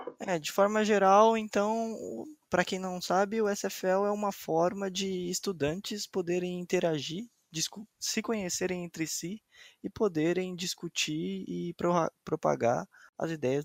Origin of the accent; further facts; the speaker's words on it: Guarulhos, São Paulo, Brazil; porque eu sou de Guarulhos.